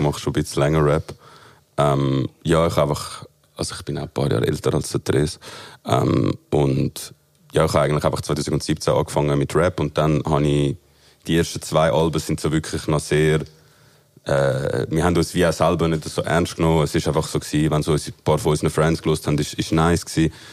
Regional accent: Zurich, Switzerland; ich bin auch im Zürich-Unterland aufgewachsen

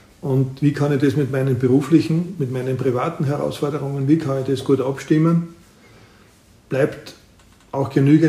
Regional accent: Salzburg, Austria; ob man jetzt dann im Frühjahr Marathon in Wien, Linz oder eben bei uns in Salzburg laufen will

